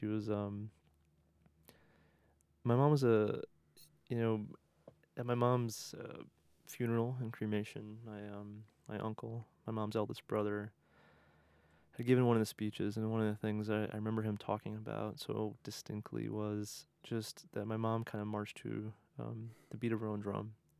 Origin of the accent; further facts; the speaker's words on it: Midwest, United States; Having been a Midwestern boy. I did learn to say y'all, and I still drop it from time to time.